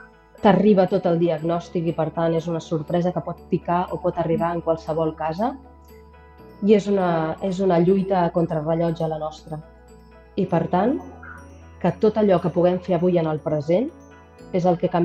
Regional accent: Barcelona, Catalonia, Spain; now in Geneva, Switzerland; nosaltres vivim a Ginebra, I quan van diagnosticar la Bruna vam pensar a tornar a Barcelona, que som de Barcelona

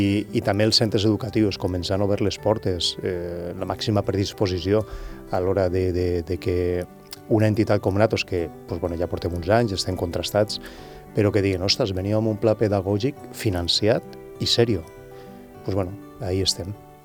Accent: Vinaròs, Valencian Community, Spain; perquè jo sóc de Vinaròs i una mica les meves amigues

